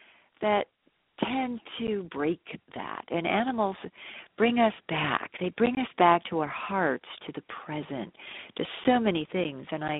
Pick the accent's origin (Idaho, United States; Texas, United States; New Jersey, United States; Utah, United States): New Jersey, United States; I grew up in New Jersey, but it was a very wooded area at the time.